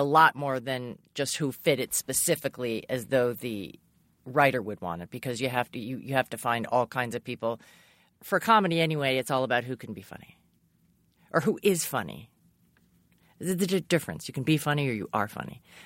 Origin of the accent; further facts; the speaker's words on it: Massachusetts, United States; I grew up in Massachusetts.